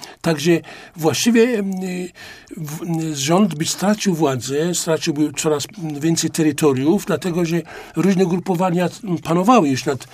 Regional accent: Syria; Polish is a second language; w moim regionie, skąd pochodzę, ja pracowałem sam przy tych miejscach, gdzie ropę wydobywano naftową.

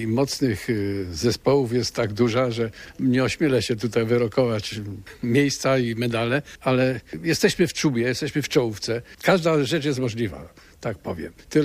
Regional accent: Poznań, Greater Poland Voivodeship, Poland; ale my nie możemy, bo po prostu jesteśmy stąd

